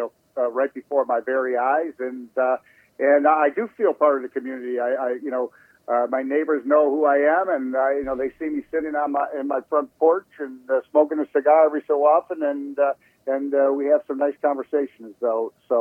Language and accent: English; Chicago, Illinois, United States; also born or lived in Phoenix; I'm from Chicago. I was born and raised in Chicago, and, kind of a baseball nomad.